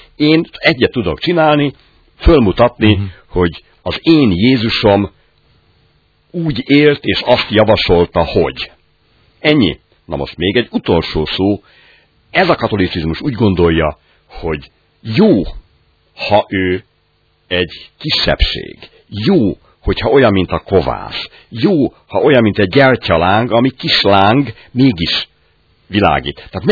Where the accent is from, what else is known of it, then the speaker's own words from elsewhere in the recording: Hungary; örülök annak, hogy magyar vagyok